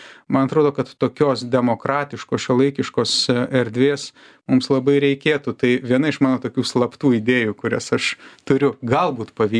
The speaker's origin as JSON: {"language": "Lithuanian", "town": "Vilnius", "region": "Vilnius County", "country": "Lithuania", "said": "bet kaip vilnietis, aš galvoju apie Vilnių"}